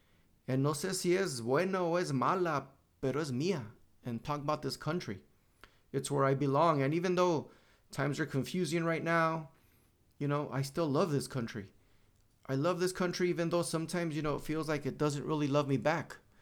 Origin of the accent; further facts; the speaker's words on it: United States; My color, my background, / culture, maybe in part from Mexico, but you know what? I'm American.